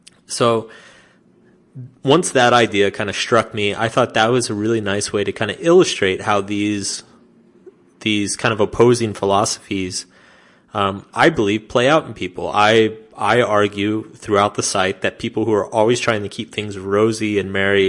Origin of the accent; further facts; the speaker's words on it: United States; And so for me as an American, like that felt like a very intense exaggeration of a lot of the problems that happen in the US.